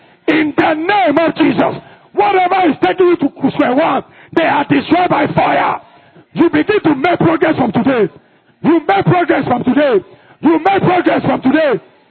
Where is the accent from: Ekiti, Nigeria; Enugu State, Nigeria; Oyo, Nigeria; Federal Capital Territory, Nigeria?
Federal Capital Territory, Nigeria; Abuja; I've shared with you when I was growing up in Abuja, when I was coming up working, where I want to go and buy land.